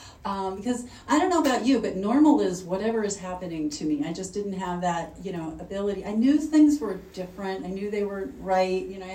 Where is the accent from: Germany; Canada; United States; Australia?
United States; Corpus Christi, Texas; I got sober and I grew up in Corpus Christi, Texas.